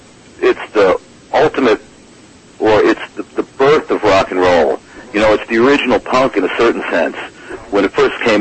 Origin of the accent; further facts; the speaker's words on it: Long Island, New York, United States; We grew up in Long Island, New York, together, know each other since we're about 10 years old.